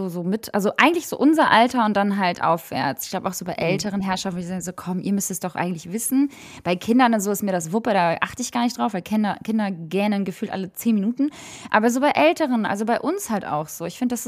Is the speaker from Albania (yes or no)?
yes; Albania; now in Germany; Ich bin Albanerin, also Ausländerin.